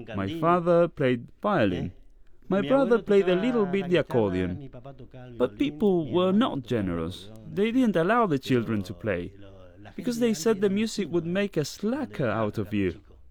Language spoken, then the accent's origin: English; Palmar Grande, Corrientes, Argentina; I was born in the countryside, deep in the countryside of the Corrientes province. Palmar Grande. I am from Palmar Grande, a small village full of fruits, oranges, tangerines, grapefruits.